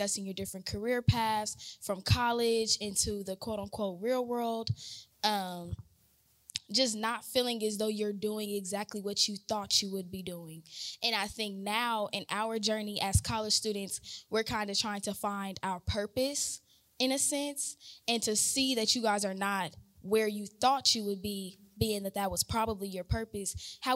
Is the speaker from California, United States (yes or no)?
yes; Los Angeles, California, United States; I'm from Los Angeles, California.